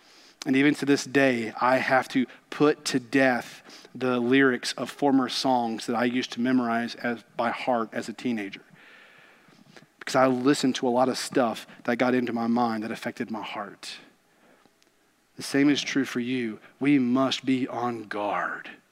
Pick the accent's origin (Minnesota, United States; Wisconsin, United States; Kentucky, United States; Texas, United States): Kentucky, United States; Growing up in Kentucky, I got to be around racehorses quite a bit